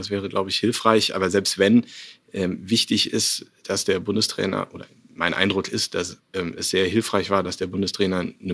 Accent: Aachen, North Rhine-Westphalia, Germany; born there; Ich bin gebürtiger Aachener, Vater von zwei Kindern, von Hause aus immer Fußballfan gewesen, komme aus einer fußballbegeisterten Familie.

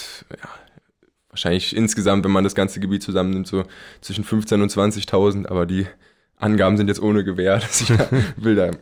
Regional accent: Eltville-Erbach, Hesse, Germany; Also mein Heimatdorf ist Eltville-Erbacht. Es ist im schönen Rheingau. Es ist nicht weit von Wiesbaden. Also ich sage auch meistens in der Nähe von Wiesbaden, weil das natürlich nicht bekannt ist.

